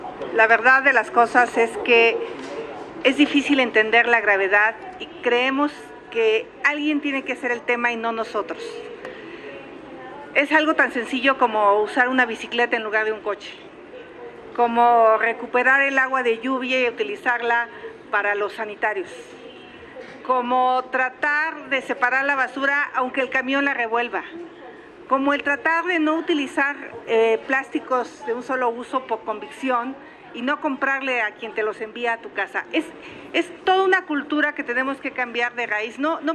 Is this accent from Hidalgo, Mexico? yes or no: yes; Hidalgo, Mexico; este fin de semana que fue la fiesta de mi pueblo, la gente está triste. No se había visto una sequía tan prolongada en el Valle del Mezquital.